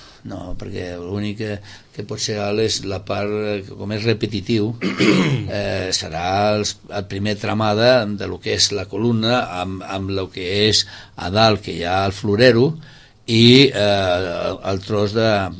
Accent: Sitges, Catalonia, Spain; born there; tothom els que som nascuts a Sitges i que hem vist aquest tema ens havia agradat molt

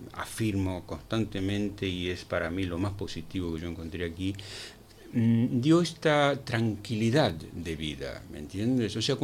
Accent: Buenos Aires, Argentina; accent: porteño; now in Spain; yo puedo seguir con mi acento porteño, pero me siento totalmente integrado a lo que es Cataluña.

